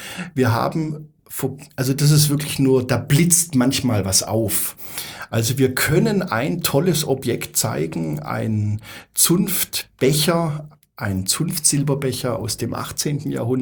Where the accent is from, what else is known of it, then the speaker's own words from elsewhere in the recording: Stuttgart, Baden-Württemberg, Germany; ich bin ja selber Stuttgarter und Schwabe